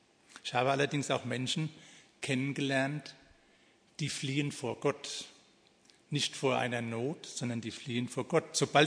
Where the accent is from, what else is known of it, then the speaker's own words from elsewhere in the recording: Babenhausen, Germany; Babenhausen ist meine Heimatstadt, also nicht allzu weit weg von hier.